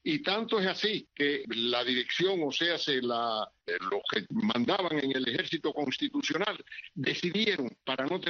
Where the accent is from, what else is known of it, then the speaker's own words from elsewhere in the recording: Cuba; moved away as an adult; salí de Cuba en 1961, el 15 de mayo, con mi esposa y tres niños chiquitos, uno de 6 meses, 2 años y 4 años. Y más nunca pude regresar a Cuba